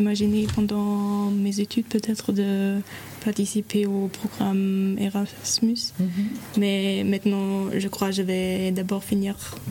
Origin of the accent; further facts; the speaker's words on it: Germany; French is a second language; now in France; je viens d'Allemagne. Mm-hmm. Donc, c'est pas si loin que les îles Forêt.